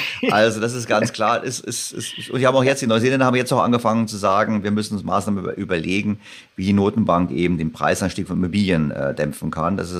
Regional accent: Berlin, Germany; gerade ich als Berliner, war natürlich total überrascht darüber, dass es so ist.

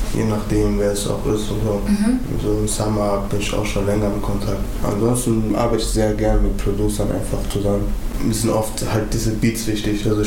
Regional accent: Wuppertal, North Rhine-Westphalia, Germany; Wuppertal ist so klein. Also wo ich ganz viele Sachen mit verbinde. Barm und Oberbarm. Und da, wo ich aufgewachsen bin, halt. So diese Ecken unter Barm.

